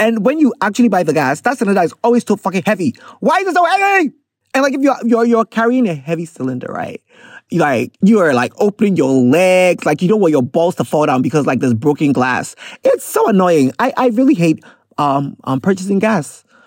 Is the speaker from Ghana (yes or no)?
yes; Ghana; This is the worst time to buy gas as a Ghanaian.